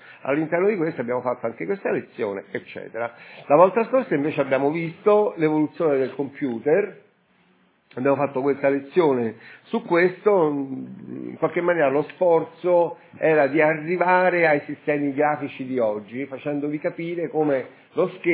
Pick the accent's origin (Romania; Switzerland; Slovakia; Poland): Poland; Warsaw, Masovian Voivodeship; io vengo da Varsavia